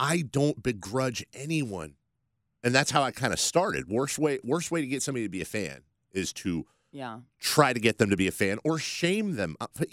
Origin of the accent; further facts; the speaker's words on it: United States; I'm fully convinced, and this isn't me being ugly American here, I have no problem believing that America would already have a couple of World Cups in its pocket